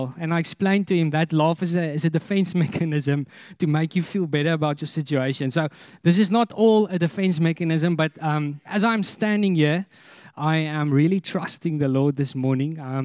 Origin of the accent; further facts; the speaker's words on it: Hermanus, Western Cape, South Africa; So we're from Hermanus. We've been in Shofar Hermanus for about almost 7 years now